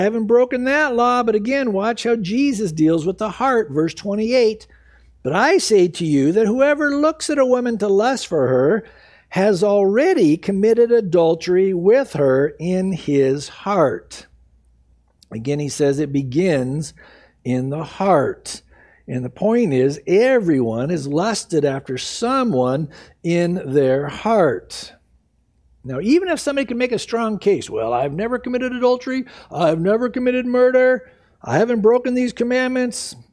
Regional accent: California, United States; I grew up in Southern California. You get in traffic, I invented road rage.

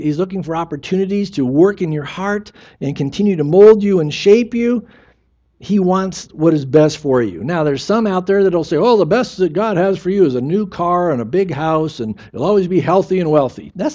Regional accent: San Diego, California, United States; I mean, I grew up in San Diego.

